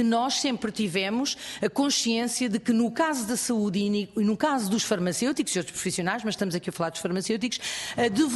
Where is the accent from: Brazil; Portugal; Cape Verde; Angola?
Portugal; enquanto portugueses